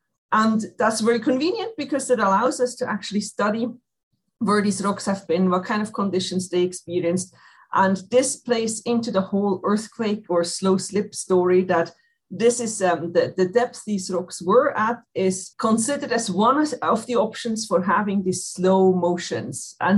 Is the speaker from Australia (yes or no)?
no; Switzerland; English is a second language; moved away as an adult; now in United States; As you probably can hear, I'm not from America. I'm from Switzerland.